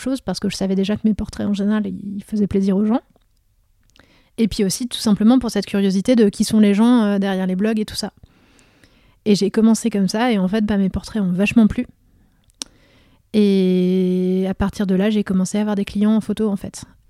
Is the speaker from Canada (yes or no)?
no; Grand Est, France; Donc je suis fille de médecin de toute petite ville des Vosges. Mais j'ai quand même ce contexte-là où j'ai grandi en étant dans un pays qui est quand même assez sinistré socialement.